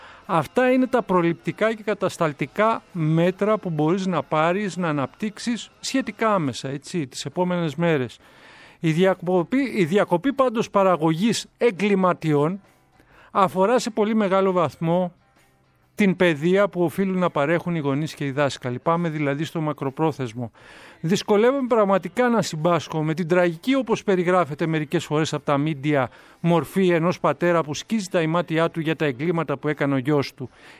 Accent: Greece; Ως Έλληνες οφείλουμε να γνωρίζουμε το Θεόδωρο Κολοκοτρώνη

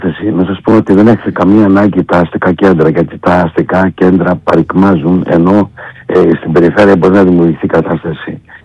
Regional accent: Greece

